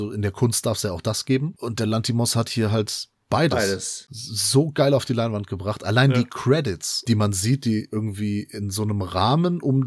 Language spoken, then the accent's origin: German; Portugal; Wir sind keine Spanier, wir sind Portugiesen.